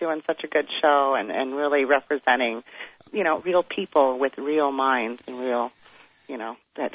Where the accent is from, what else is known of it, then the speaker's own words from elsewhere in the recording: Moscow, Idaho, United States; I'm from Moscow, and this is where the University of Idaho is.